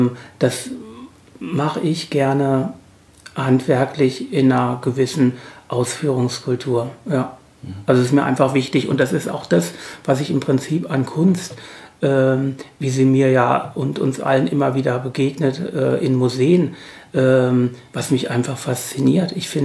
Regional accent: Hesse, Germany; ich bin ja eben aus Hesse

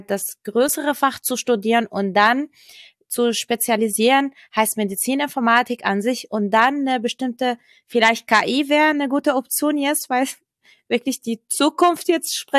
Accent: Lebanon; German is a second language; Ich komme aus dem Ausland, also aus dem Libanon. Deutsch ist nicht meine Muttersprache.

